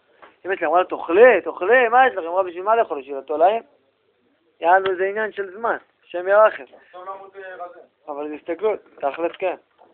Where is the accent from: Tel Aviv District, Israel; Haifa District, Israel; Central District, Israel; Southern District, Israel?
Tel Aviv District, Israel; Tel Aviv; תל אביב, אצלנו בשכונה.